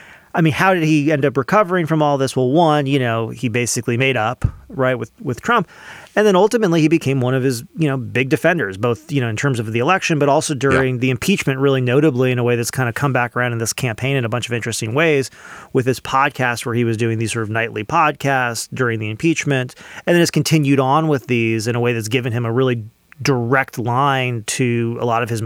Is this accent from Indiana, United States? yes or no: no; New York, United States; I grew up in New York, man.